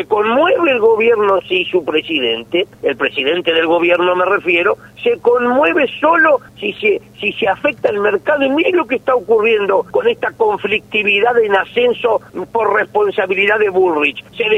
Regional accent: Patagonia, Argentina; Yo, mire, soy patagónico, ni siquiera en la nieve he usado un pasamontaña.

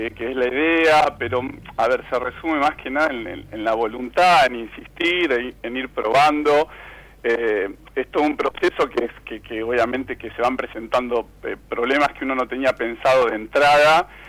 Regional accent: Rosario, Santa Fe, Argentina; soy de Rosario. He remado desde muy joven, o sea que el río siempre estuvo cerca y la actividad del remo también. Un poco la idea surge porque, bueno, hace unos años me mudé cerquita a Rosario

